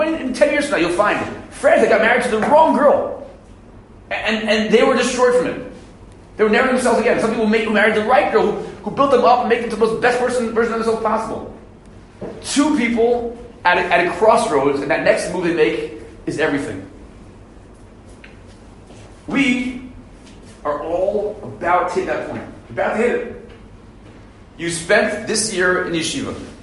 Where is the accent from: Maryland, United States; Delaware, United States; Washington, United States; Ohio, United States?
Maryland, United States; Silver Spring; I said, Rudy, we grew up in Silver Spring, Maryland.